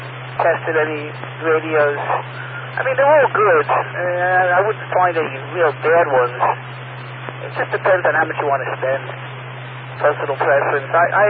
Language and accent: English; West Hempstead, New York, United States; I'm in the mobile, coming into my hometown of West Hempstead.